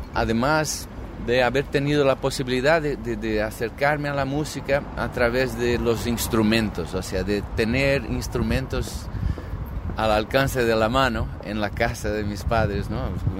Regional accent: Brazil; Spanish is a second language; Es triste constatar que nuestro único consuelo como brasileños es este, pero que en Brasil la cosa es muy fea

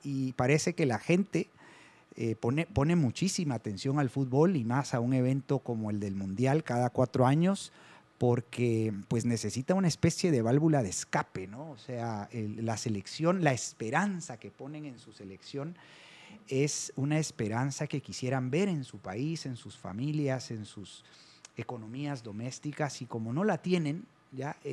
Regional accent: Guatemala; Somos chapines 100%. Amamos nuestro país.

